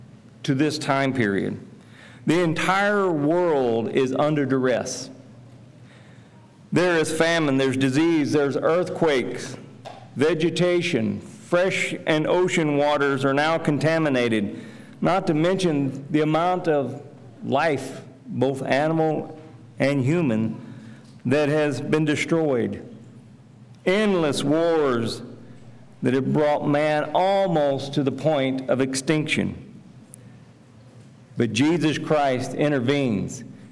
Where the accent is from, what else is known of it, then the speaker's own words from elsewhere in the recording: Albany, Oregon, United States; As mentioned … I'm from Albany, Oregon.